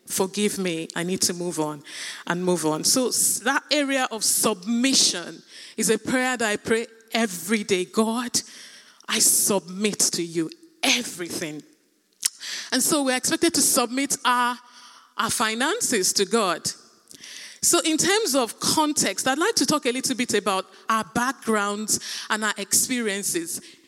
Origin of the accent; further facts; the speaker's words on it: Nigeria; I was raised in Nigeria, in Africa